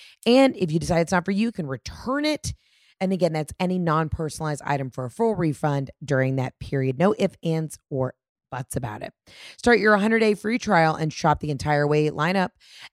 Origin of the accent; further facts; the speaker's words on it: Atlanta, Georgia, United States; immediately I got like aggressive DMs from women in Chicago, Los Angeles, my hometown of Atlanta, Houston, being like, where is our city?